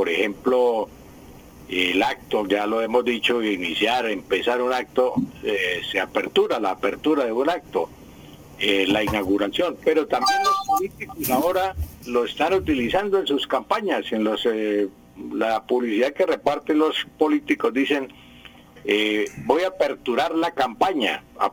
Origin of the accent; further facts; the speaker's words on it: Valledupar, Cesar, Colombia; Yo soy del Valle de Upar, del Valle de Upar.